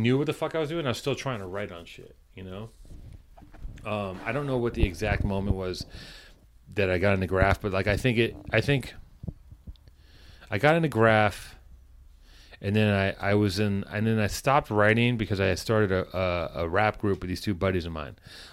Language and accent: English; Venice, California, United States; I was writing when I was a little kid, and I grew up in Venice.